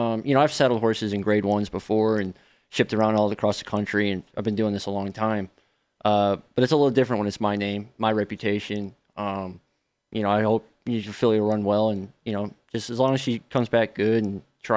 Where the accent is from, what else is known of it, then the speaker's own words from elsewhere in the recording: Edmond, Oklahoma, United States; born there; Actually, I wasn't. In fact, I was born in Edmond, Oklahoma, which is right outside Remington Park.